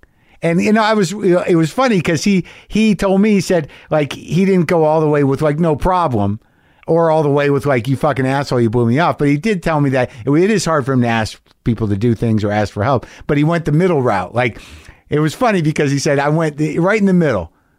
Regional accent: New Mexico, United States; I grew up in New Mexico. I was always very much, Latinos were very much part of my life, all my life growing up.

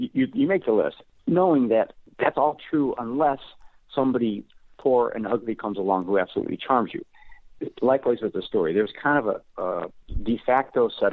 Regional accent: Amarillo, Texas, United States; moved away as an adult; Well, when I came from Amarillo, Texas, I had gotten into the Syracuse program. It was my first trip east

